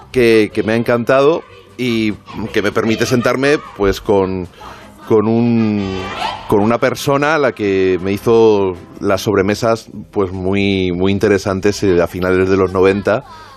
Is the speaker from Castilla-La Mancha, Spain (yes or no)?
yes; Castilla-La Mancha, Spain; Ruiz, los dos somos manchegos